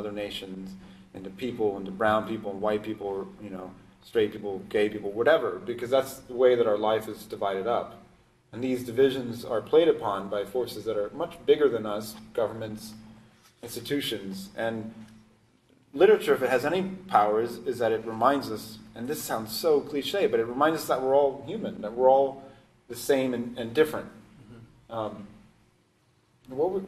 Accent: Sacramento, California, United States; And I grew up in Sacramento, where, you know, we mostly cared about whether the Sacramento Kings won more than 20 games or not, which just tells you exactly how long ago I lived there.

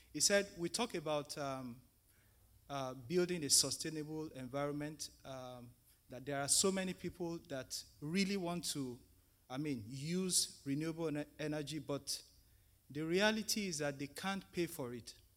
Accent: Nigeria; I'm from Nigeria.

